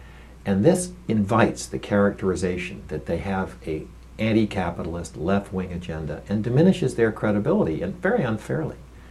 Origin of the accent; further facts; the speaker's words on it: Maine, United States; And if you come to my home state of Maine